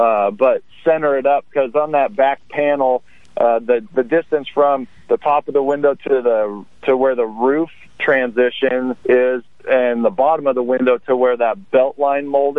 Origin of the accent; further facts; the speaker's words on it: Santa Cruz, California, United States; also born or lived in Scotland / Los Angeles / Wyoming; Yeah, I grew up in Santa Cruz, California, and then I was a couple years over in Scotland, and then a couple years down in L.A. and Wyoming, and back to the Central Coast.